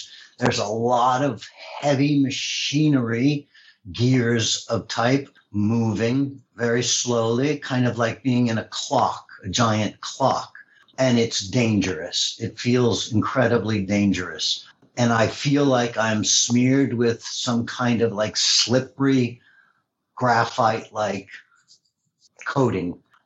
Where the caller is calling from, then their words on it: Houston, Texas, United States; I'm calling from Houston, Texas, correct.